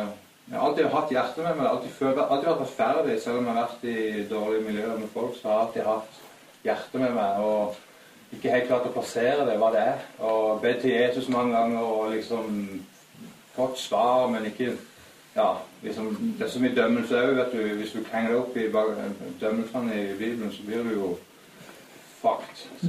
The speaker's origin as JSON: {"language": "Norwegian", "town": "Kristiansand", "region": "Agder", "country": "Norway", "tie": "born or raised there", "said": "Jeg vokste opp i Kristiansand på en liten gård der, kristent hjem"}